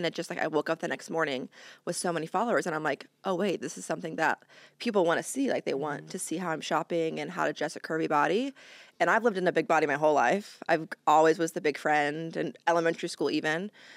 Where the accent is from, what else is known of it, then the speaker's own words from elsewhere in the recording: Missouri, United States; Yeah, so I grew up in Missouri, just like a typical Midwest